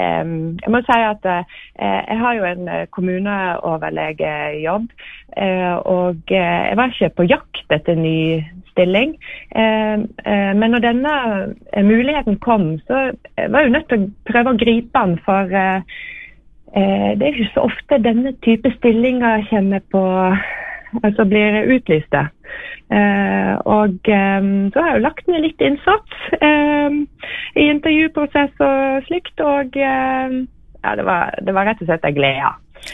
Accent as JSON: {"language": "Norwegian", "town": "Gaupne", "region": "Vestland", "country": "Norway", "tie": "born or raised there", "said": "Jeg vokste opp I Luster. Jeg flyttet dit når jeg var 6 år. Jeg har hatt en fantastisk barndom der I Gaupne"}